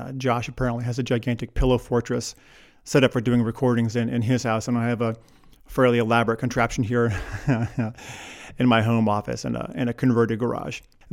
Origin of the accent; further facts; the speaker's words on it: New Mexico, United States; I'm from New Mexico. Kind of, I grew up in New Mexico, so there's a lot of jokes about Texans.